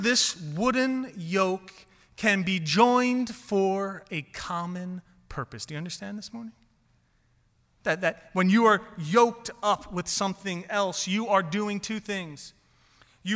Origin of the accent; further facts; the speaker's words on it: New York City, New York, United States; Growing up in New York City, I don't know a lot about oxen.